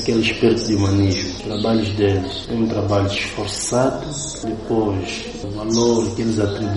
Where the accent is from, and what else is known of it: Angola